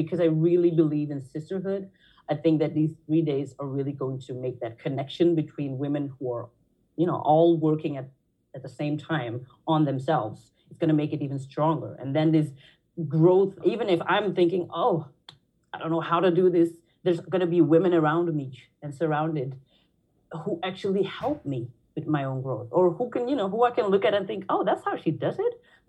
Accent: Belgium; now in Netherlands; I have a mixed background. I have a Nigerian father, a Belgian mother. But I grew up in Belgium, but I'm now living in the Netherlands. So I've been living here for 11 years because I studied here

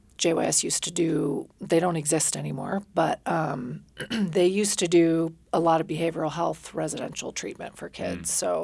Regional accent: Gustavus, Alaska, United States; I grew up in Gustavus, and I went to college in Northern California

